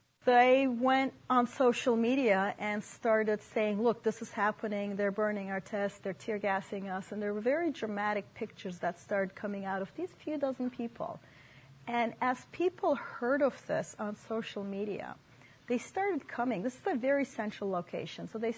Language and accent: English; Turkey; English is a second language; I am originally from Turkey, so that was fortuitous.